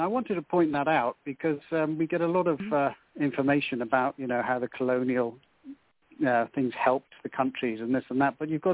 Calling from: Kenya; I'm calling from Kenya in East Africa.

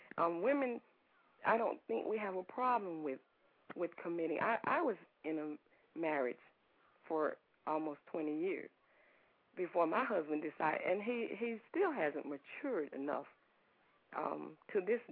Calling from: Fort Myers, Florida, United States; I'm calling from Fort Myers, Florida.

